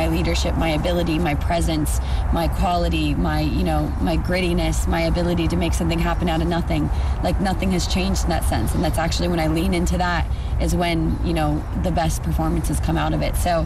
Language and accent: English; Ireland; I think us as Ireland, like, we always want to be difficult to beat. And I mean, we're Irish